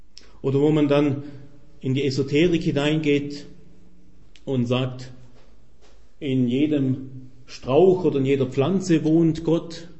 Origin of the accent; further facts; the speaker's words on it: Baden-Württemberg, Germany; now in Munich, Germany; ich war ja gestern auf einer Hochzeit in meiner Heimat, Schwäbische Alb.